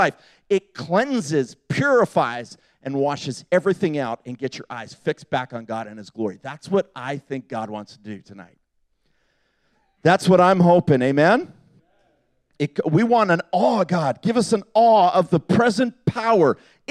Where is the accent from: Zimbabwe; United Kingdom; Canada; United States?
United Kingdom; England; moved away; I'm from England originally.